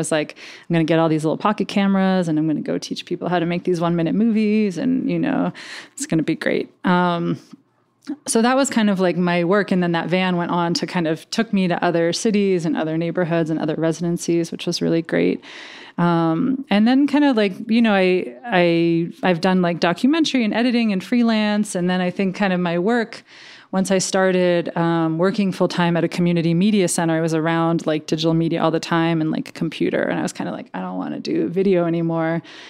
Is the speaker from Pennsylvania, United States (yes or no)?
yes; Allentown, Pennsylvania, United States; also born or lived in Berkeley, United States; I come from Allentown, a small northeastern town.